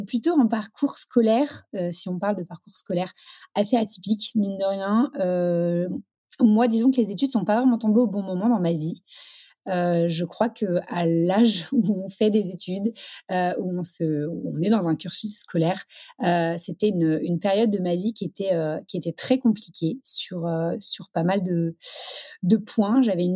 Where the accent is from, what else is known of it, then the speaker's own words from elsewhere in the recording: Paris, Île-de-France, France; Je suis parisienne, je suis maman de deux petites filles et je suis mariée à Raphaël.